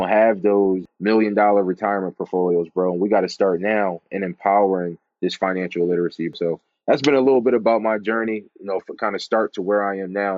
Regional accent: Philadelphia, Pennsylvania, United States; So as I said … I'm from Philadelphia, PA, born and raised here.

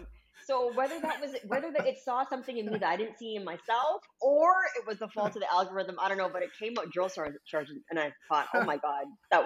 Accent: Canada; being Canadian, it's mixed, right? Because there is that mixed identity, which makes it so much more interesting, makes it kind of fun. But there is that Jamaican component

